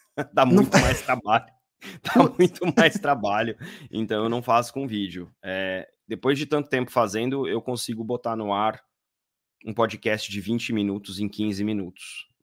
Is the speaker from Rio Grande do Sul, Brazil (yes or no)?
no; Ribeirão Preto, São Paulo, Brazil; born there; Bom, eu sou brasileiro, nasci em Ribeirão Preto, estado de São Paulo.